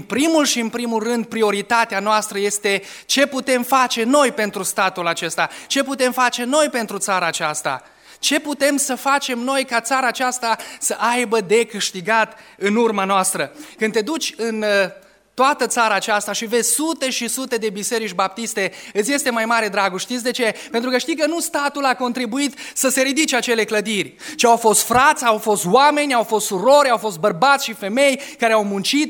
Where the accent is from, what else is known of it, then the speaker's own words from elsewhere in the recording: Romania; Noi trăim în țara aceasta și suntem români și vrem să fim buni români.